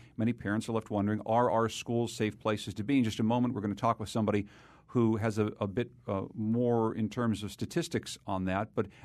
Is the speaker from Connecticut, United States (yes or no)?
yes; Winsted, Connecticut, United States; he went to my hometown of Winsted, Connecticut